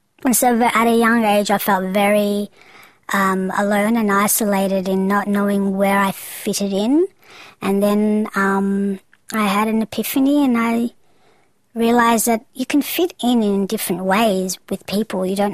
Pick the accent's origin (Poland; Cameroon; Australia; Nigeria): Australia; I grew up in Australia predominantly, and I grew up in a very Australian culture, surrounded by different cultures in Australia.